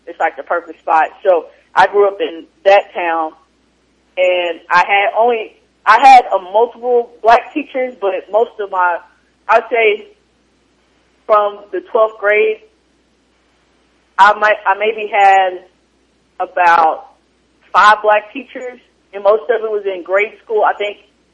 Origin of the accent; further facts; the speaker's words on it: Oklahoma, United States; technically, I was born and raised in Oklahoma, so people think it's a red state.